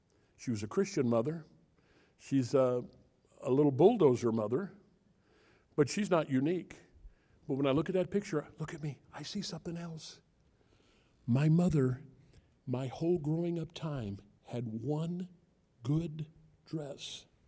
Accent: United States; I'm always an American.

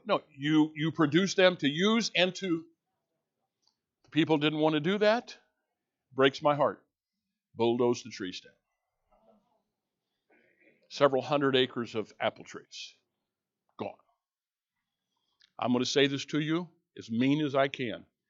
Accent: Illinois, United States; I grew up Southern Illinois in the Bluffs.

